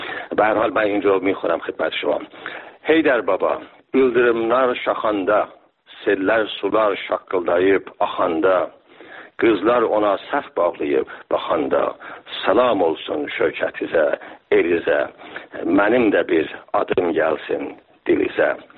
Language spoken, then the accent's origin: Persian; Iran; born there